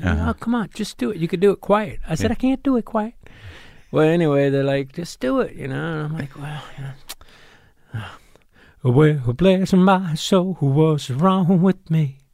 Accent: Houston, Texas, United States; also born or lived in Midland; I was born in Midland, but grew up in Houston.

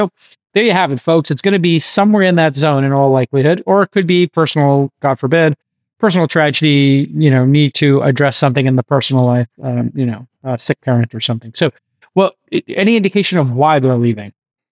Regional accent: East Coast, United States; because I grew up on the East Coast.

